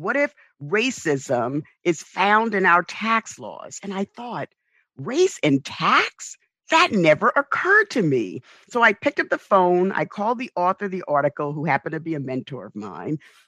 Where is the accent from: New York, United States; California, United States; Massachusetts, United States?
New York, United States; New York City; I grew up in the South Bronx.